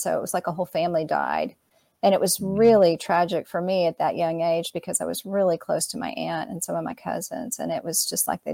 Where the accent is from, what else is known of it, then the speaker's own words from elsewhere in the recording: Dallas, Texas, United States; But yes, I grew up in Dallas, Texas, and I grew up in an Italian family, and my dad owned an Italian restaurant.